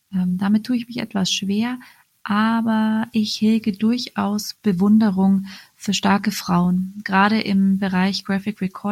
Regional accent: Munich, Bavaria, Germany; ich komme aus München.

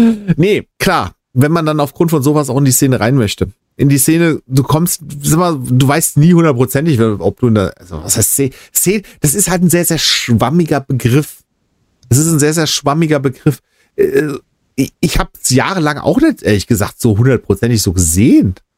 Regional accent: Limburg, Hesse, Germany; Wie gesagt, ich komme aus Limburg

